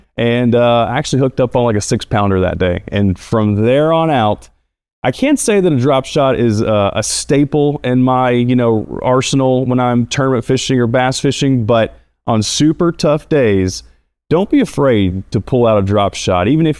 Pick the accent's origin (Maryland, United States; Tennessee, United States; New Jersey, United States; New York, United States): Tennessee, United States; now in Florida, United States; I grew up in Tennessee, and in 2010, I moved down to Florida.